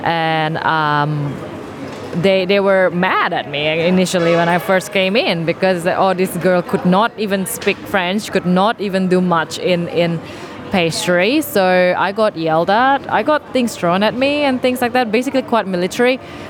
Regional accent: Indonesia; first language Indonesian; English is a second language; also born or lived in Singapore; I speak two languages by default, my mother tongue, Indonesian language, and then English. And then I lived in Singapore for 7 years, so I speak a bit of Chinese.

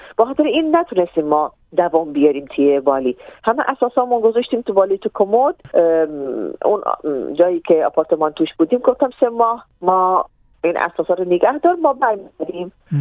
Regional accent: Iran; moved away as an adult; also born or lived in Syria; ما که ایرانی هستیم

